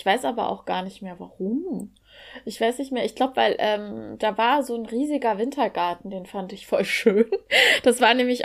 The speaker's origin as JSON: {"language": "German", "town": "Ilmenau", "region": "Thuringia", "country": "Germany", "tie": "born or raised there", "said": "Und das war schon auch bei uns in Ilmenau auch so. Also bei mir war wahrscheinlich schon irgendwie die Facetten, also es war facettenreicher, wie man aufgewachsen ist."}